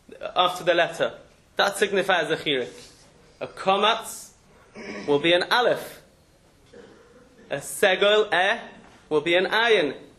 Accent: South Africa; Most people know that I'm South African. I don't sound South African

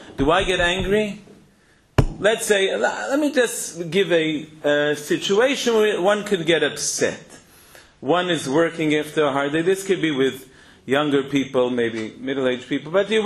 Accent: New York, United States; In some places, I come from New York, that's also like that.

